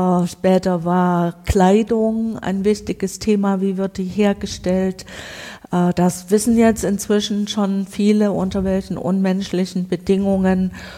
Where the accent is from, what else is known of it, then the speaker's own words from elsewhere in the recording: Saxony, Germany; Ich komme aus dem Braunkohlerevier südlich von Leipzig.